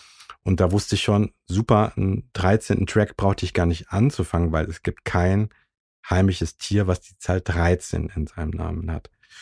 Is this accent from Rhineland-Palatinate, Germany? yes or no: yes; Rhineland-Palatinate, Germany; Ich komme ja aus dem Westerwald und wohne hier auch wieder seit 14 Jahren